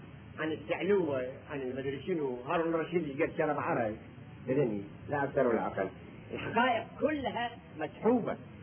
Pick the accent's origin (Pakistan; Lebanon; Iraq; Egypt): Iraq; accent: Iraqi; احنا لغتنا عراقية